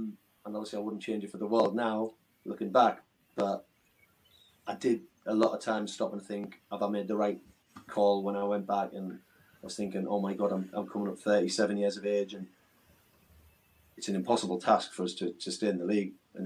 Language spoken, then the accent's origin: English; Hartlepool, North East England, United Kingdom; apart from obviously Bournemouth and maybe my hometown Hartlepool, Chesterfield's my next favourite club, 100%.